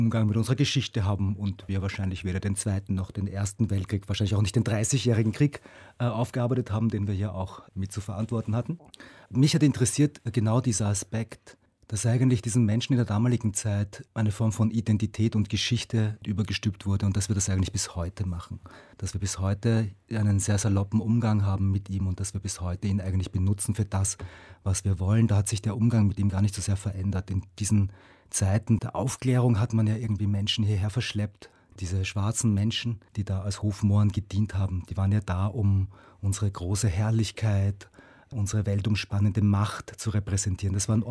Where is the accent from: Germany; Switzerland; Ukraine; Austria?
Austria; Vienna; ich komme ja aus Wien, aus Österreich.